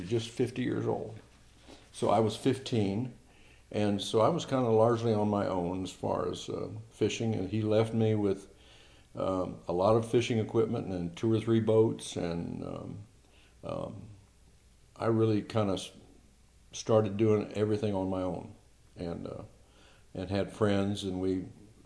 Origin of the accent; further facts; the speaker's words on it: Midwest, United States; Well, I grew up in the Midwest and we lived on the Mississippi.